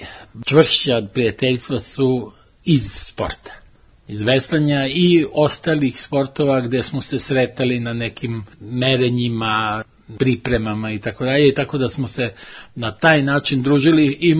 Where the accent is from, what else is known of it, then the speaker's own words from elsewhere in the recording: Rijeka, Primorje-Gorski Kotar County, Croatia; now in Belgrade, Serbia; odrastao sam u Rijeci